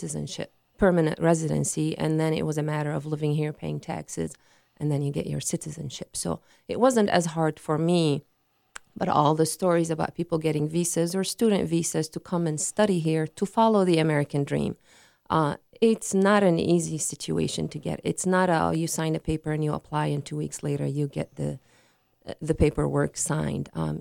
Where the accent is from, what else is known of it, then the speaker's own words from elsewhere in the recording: Syria; moved away as an adult; I am originally from Syria. I moved here over 26 years ago. I do have a citizenship for over 20 years.